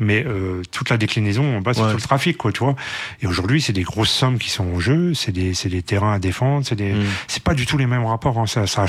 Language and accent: French; Saint-Denis, Île-de-France, France; Moi, j'ai grandi au Franc-Moisin, qui était la plus grande cité de Saint-Denis.